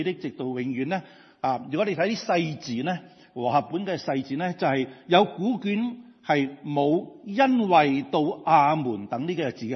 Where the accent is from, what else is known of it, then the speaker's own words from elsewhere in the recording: Hong Kong; 即係好似我哋香港人講廣東話咁啦。